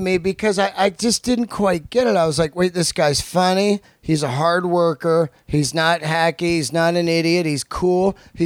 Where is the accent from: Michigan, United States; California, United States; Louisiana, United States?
California, United States; I'm from the Bay Area.